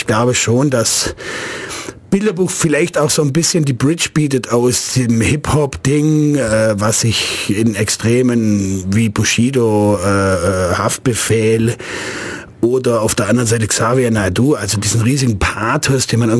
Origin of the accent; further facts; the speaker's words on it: Laupheim, Baden-Württemberg, Germany; Ich bin jetzt auch in Laubheim groß geworden